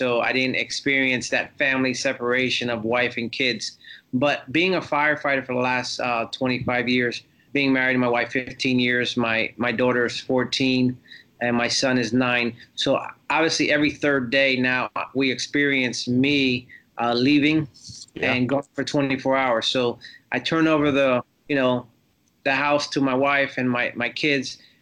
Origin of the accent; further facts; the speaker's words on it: New Jersey, United States; So though I went through that growing up in New Jersey and my mom and dad split, I was in third grade, and it was very hard for me.